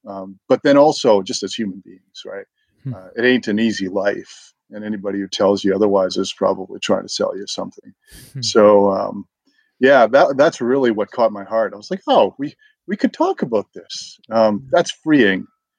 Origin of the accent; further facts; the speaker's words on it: Canada; Patriot would not be the word. we would prefer something more like self-effacing and, we're a little bit mild about our patriotism.